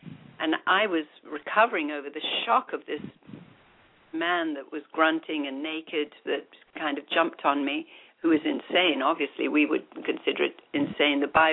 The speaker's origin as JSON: {"language": "English", "country": "India", "tie": "born or raised there", "said": "The things I saw growing up in India were where there were rat temples."}